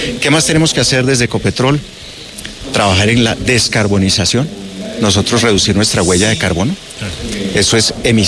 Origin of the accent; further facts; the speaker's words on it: Colombia; es fundamental que como colombianos hagamos lo que sea oportuno y necesario